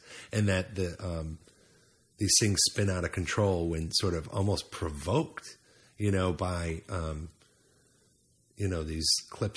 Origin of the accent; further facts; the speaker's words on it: New Hampshire, United States; I grew up in New Hampshire